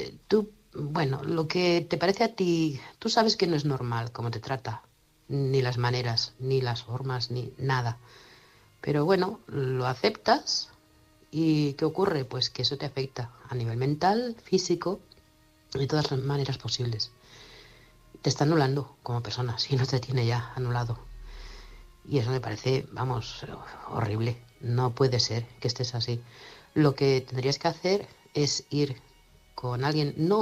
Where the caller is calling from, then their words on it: Manresa, Catalonia, Spain; corresponsal de Manresa, Barcelona.